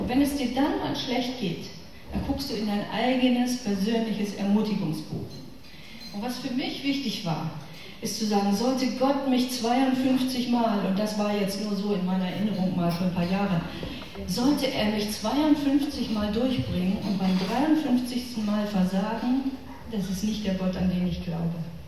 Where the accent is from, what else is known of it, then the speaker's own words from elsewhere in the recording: Gifhorn, Lower Saxony, Germany; Ihr hört das vielleicht auch in meinem Dialekt. Ich komme gebürtig aus Gifhorn, das ist bei Hannover. Dort spricht man das beste Deutsch.